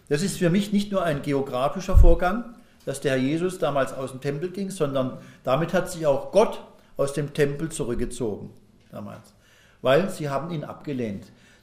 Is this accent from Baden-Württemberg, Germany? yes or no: yes; Baden-Württemberg, Germany; ich bin ja selber auch Badener von Haus aus